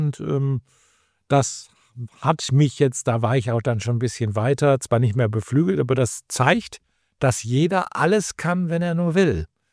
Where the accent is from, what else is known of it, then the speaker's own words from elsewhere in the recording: North Rhine-Westphalia, Germany; Ich komme natürlich nicht aus den Bergen, sondern ich bin im Ruhrgebiet aufgewachsen